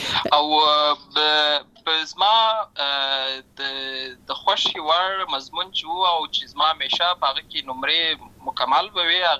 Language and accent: Pashto; Lashkar Gah, Helmand, Afghanistan; born there; زه په اصل کې د اوروزګان ولایت یم، اما زه په هلمند ولایت لشکرګاه کې پیدا شوی یم